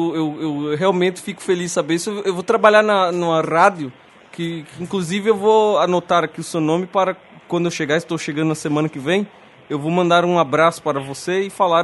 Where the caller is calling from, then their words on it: São Paulo, Brazil; em São Paulo, no Brasil, agora. E eu estou ligando, sim, para alguns lugares de Portugal para saber se o meu sotaque português está bom o suficiente.